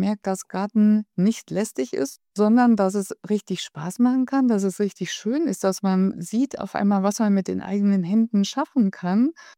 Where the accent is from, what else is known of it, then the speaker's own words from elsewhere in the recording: North Rhine-Westphalia, Germany; Also wir sind in mein Heimatdorf, also es ist ein ganz kleines Dorf ohne Hauptstraße im Siegerland, was wir sehr lieben. Und wir sind 1990 dorthin gezogen